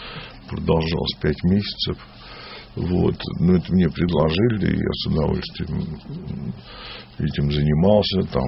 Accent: Moscow, Russia; я родился на Таганке.

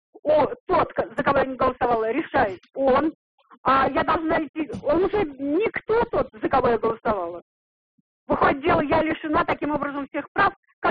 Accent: Moscow, Russia; Я москвичка.

